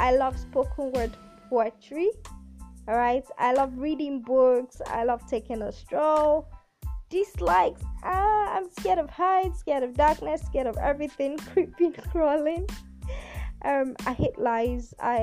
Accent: Abeokuta, Ogun, Nigeria; I am from Ogun State, Nigeria. I'm from Abeokuta, a proud Ijaya girl. Yeah, very, very proud. I was born in Abeokuta, and I grew up in Abeokuta.

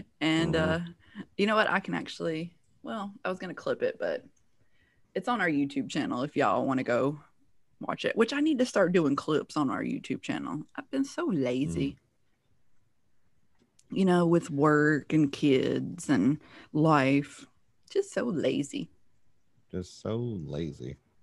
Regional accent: North Carolina, United States; I'm from North Kakalaki, where we say Jesse.

